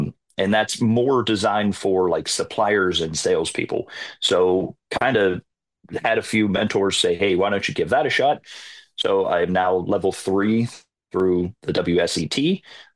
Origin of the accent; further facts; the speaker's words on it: Shaler, Pennsylvania, United States; So I grew up in Shaler and went to Shaler High School